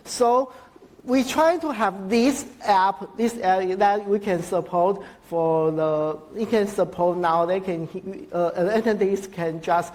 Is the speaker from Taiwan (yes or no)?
yes; Taiwan; Okay, hello everyone. I'm from Taiwan